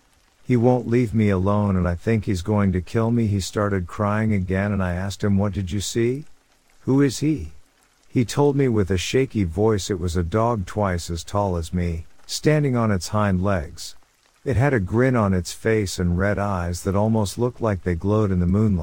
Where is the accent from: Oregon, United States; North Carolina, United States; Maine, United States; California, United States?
California, United States; I grew up in Northern California and my family would often go camping in the Tahoe area